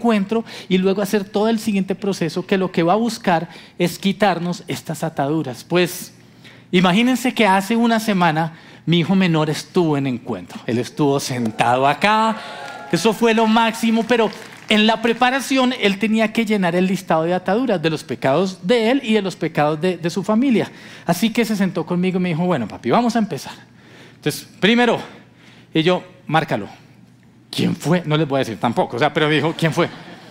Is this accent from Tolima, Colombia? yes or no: yes; Ibagué, Tolima, Colombia; y yo soy de Ibagué, así que en Semana Santa iba a estar en Ibagué